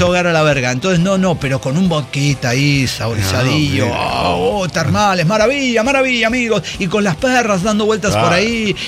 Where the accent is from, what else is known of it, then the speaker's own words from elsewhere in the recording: State of Mexico, Mexico; now in Isla Socorro, Mexico; Olvidé especificar que yo soy del Estado de México, pero viviendo en Isla Socorro.